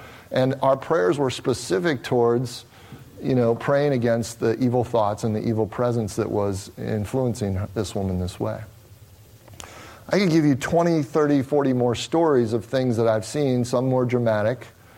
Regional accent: United States; I'm from the United States.

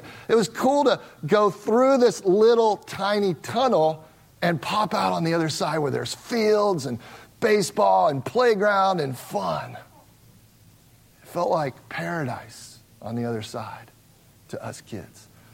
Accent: Cincinnati, Ohio, United States; now in Las Vegas, United States; And I grew up in Cincinnati, Ohio, our homes in Cincinnati, Ohio had, you know, much bigger yards than what we have here in Vegas.

